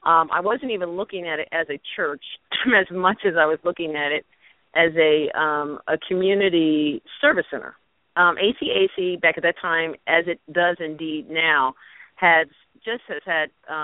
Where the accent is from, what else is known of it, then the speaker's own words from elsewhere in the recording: Philadelphia, Pennsylvania, United States; There's nothing here in Pittsburgh that comes close to my neighborhood where I grew up in West Philly.